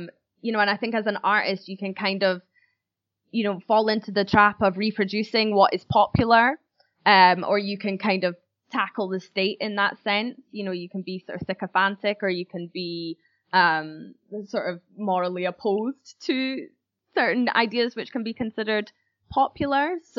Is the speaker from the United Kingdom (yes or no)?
yes; Scotland, United Kingdom; growing up in Scotland, you just get force-fed this kind of old Scottish white man poetry.